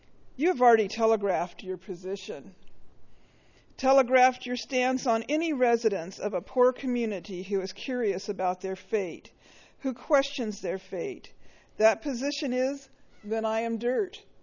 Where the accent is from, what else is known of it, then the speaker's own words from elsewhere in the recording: Los Osos, California, United States; When I say I'm from Los Osos, I am dirt, associated with poverty, the diverse class of people, and the last affordable housing in San Luis Obispo County.